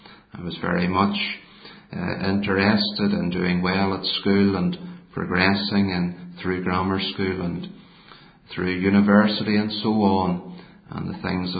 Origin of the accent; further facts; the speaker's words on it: Belfast, Northern Ireland, United Kingdom; I was born and brought up in the Donegal Road area of the city of Belfast in the southwestern corner of the city.